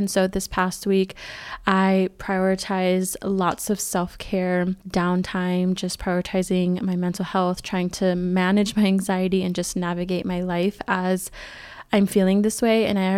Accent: California, United States; I grew up in Northern California, but like my grandparents, my cousins, a lot of the family members that I'm close with live in Southern California.

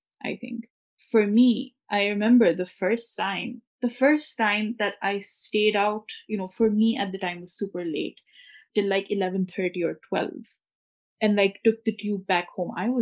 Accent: Lahore, Punjab, Pakistan; So, you know, I grew up in Lahore

